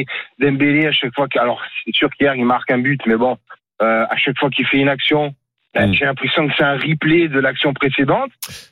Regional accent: Nice, Provence-Alpes-Côte d'Azur, France; je suis niçois, je ne suis pas supporter parisien.

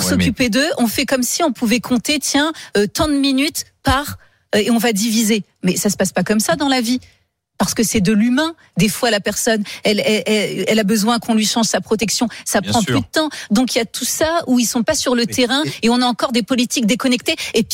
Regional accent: Poitiers, Nouvelle-Aquitaine, France; j'ai grandi à Poitiers, donc mes amis sont aussi dans des petites villes, dans des villages

